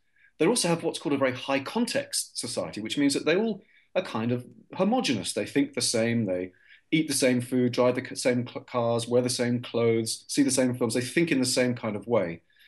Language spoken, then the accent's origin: English; England, United Kingdom